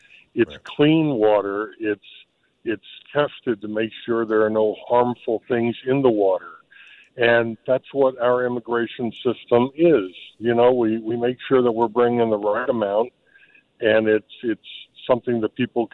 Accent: New Orleans, Louisiana, United States; You know, I'm from New Orleans originally

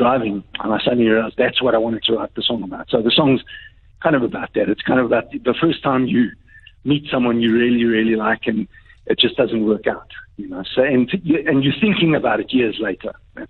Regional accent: Johannesburg, Gauteng, South Africa; I was from Joburg.

